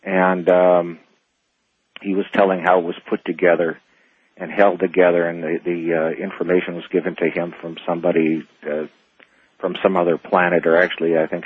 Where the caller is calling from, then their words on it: Phoenix, Arizona, United States; I'm calling from Phoenix.